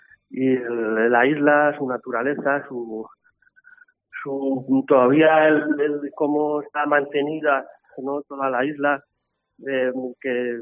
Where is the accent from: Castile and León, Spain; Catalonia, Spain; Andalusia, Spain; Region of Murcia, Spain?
Castile and León, Spain; Zamora; born there; also born or lived in Valladolid / Salamanca / Paris / Edinburgh; now in Valencia, Spain; Yo, bueno, nací en Zamora, pero bueno, luego he vivido en muchos sitios, en Valladolid, también, en Salamanca, en París, en Edimburgo, y ahora llevo muchos años viviendo en Valencia